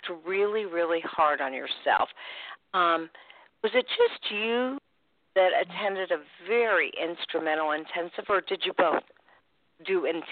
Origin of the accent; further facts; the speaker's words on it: Indianapolis, Indiana, United States; I'm from Indianapolis, and it's Indy Kids